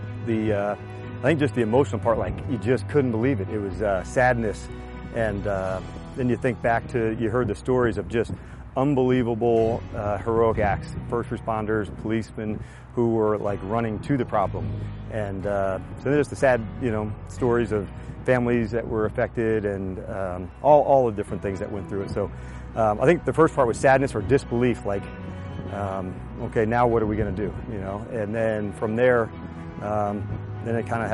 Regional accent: New Jersey, United States; but growing up in New Jersey and knowing Manhattan so well

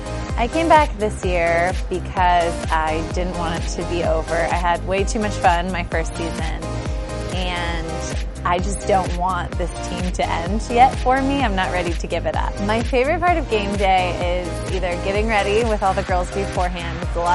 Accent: Napa Valley, California, United States; I'm from Napa Valley, California

